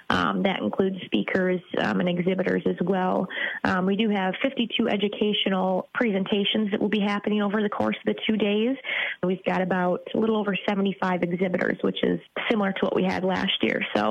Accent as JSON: {"language": "English", "region": "Iowa", "country": "United States", "tie": "born or raised there", "said": "in those dairy associations, and then actively involved in my rural community in Wisconsin and still my hometown in Northeast Iowa as well."}